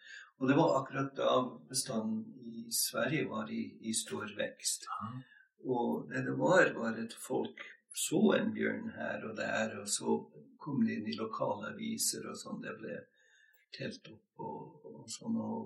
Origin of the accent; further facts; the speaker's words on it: Montana, United States; Norwegian is a second language; now in Norway; Jeg kommer fra Montana I USA. Montana har så stort som Norge pluss Danmark, og har stor Oslos befolkning. Så veldig god plass, veldig mye vilt